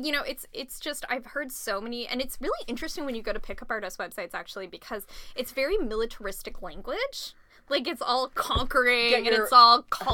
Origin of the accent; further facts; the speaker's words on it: Ontario, Canada; No, it was in Toronto, because I'm from Ontario.